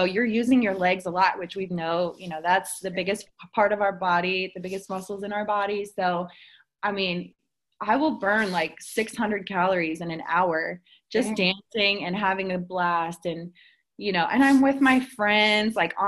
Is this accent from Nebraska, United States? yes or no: no; Cincinnati, Ohio, United States; also born or lived in Dayton, United States; Like she said, I'm originally from Cincinnati, Ohio. Kind of lived a little bit of everywhere now. I went to school at the University of Cincinnati.